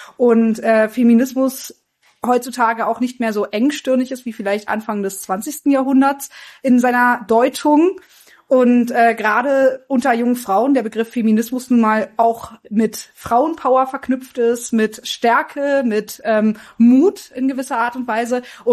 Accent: North Rhine-Westphalia, Germany; ich komme aus der Bundesrepublik

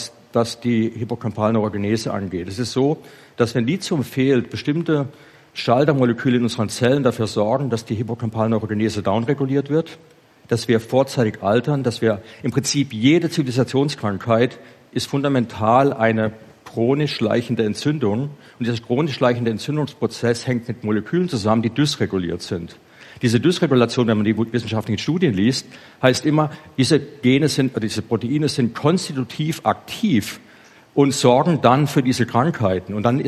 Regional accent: Baden-Württemberg, Germany; Auch bei uns im Schwarzwald ist ein Jodmangel.

